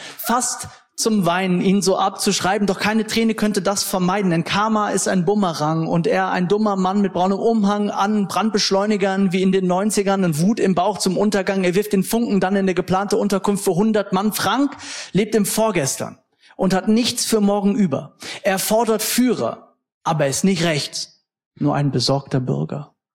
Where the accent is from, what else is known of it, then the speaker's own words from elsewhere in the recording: West Germany, Germany; dass man sich als Westdeutscher darüber hebt